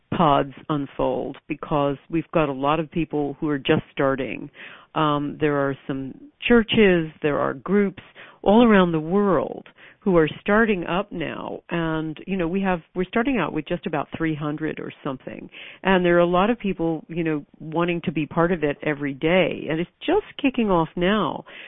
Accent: United States; now in United Kingdom; even though I sit over here in the UK, I watch my home country with great despair. You know, America is very different from the place I left in 1980

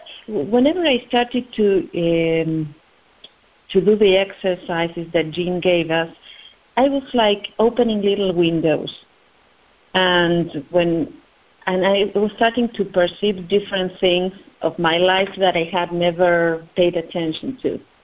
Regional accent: Argentina; I am from Argentina. It's a long way from where you are.

